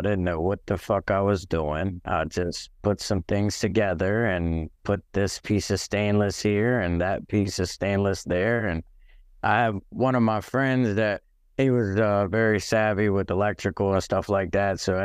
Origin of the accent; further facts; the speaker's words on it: Lincoln, Delaware, United States; I'm the owner of Bub's Grub's Food Truck. I'm from Lincoln, Delaware.